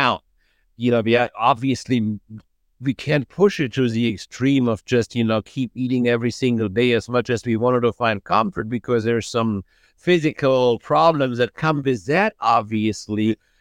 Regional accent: Germany; English is a second language; moved away; The taste is exactly the same as I remember it growing up in Germany. I haven't had these specific tastes in 40 years.

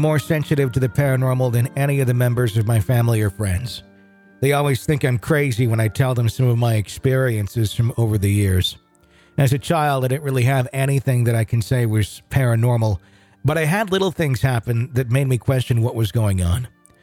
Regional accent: Arkansas, United States; now in North Carolina, United States; We moved from my home state of Arkansas to North Carolina at the very end of 2013.

